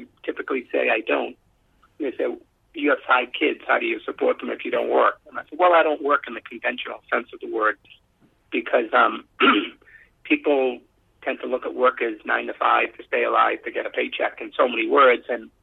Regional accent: Medford, Massachusetts, United States; when I was a young boy growing up in my hometown at Medford, Massachusetts, just outside of Boston, my whole goal was to be an athlete.

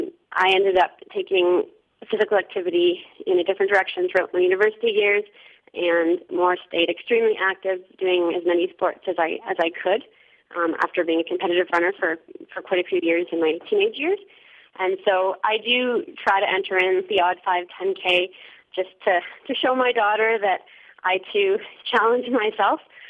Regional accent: North Bay, Ontario, Canada; Well, I grew up running in North Bay, actually

